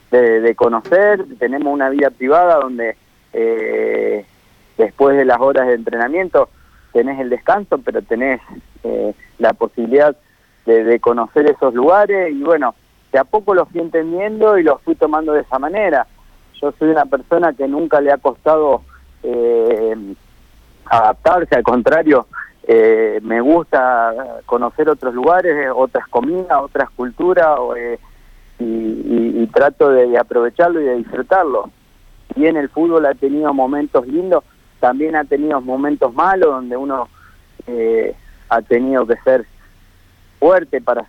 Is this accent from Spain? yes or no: no; Argentina; me ha tocado estar en países no tan enriquecidos como la Argentina, y tener esa posibilidad hace que uno valore muchísimo más lo que tiene acá